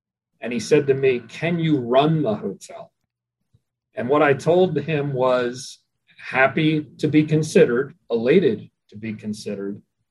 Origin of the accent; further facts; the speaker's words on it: Atlantic City, New Jersey, United States; I grew up on the beach in Atlantic City.